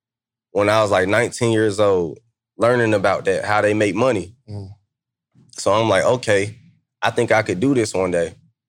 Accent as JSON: {"language": "English", "town": "Atlanta", "region": "Georgia", "country": "United States", "said": "I'm from Atlanta. It's all black. It's probably 5 white people in my school. I moved to Kansas."}